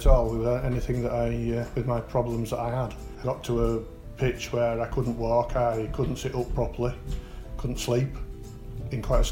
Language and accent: English; Harrogate, Yorkshire and the Humber, United Kingdom; I'm from Harrogate.